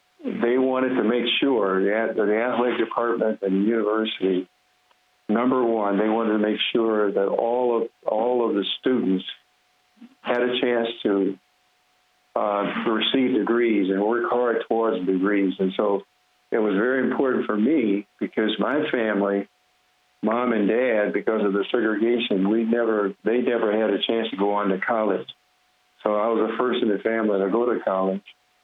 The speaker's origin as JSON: {"language": "English", "town": "Houston", "region": "Texas", "country": "United States", "tie": "born or raised there", "said": "my hometown, the Houston area where I'm from, was completely segregated"}